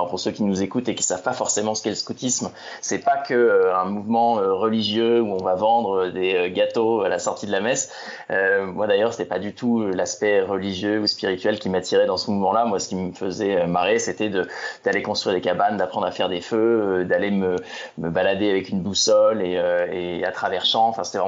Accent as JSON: {"language": "French", "town": "Rouen", "region": "Normandy", "country": "France", "tie": "born or raised there", "moved": "as an adult", "lives_now": "Paris, France", "said": "Alors moi, je suis né en Normandie, je suis né à Rouen. C'est là que j'ai passé l'intégralité de mon enfance et de mon adolescence."}